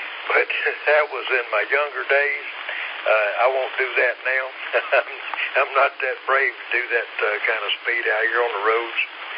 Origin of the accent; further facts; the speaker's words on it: Statesville, North Carolina, United States; And like I say, I grew up in Statesville.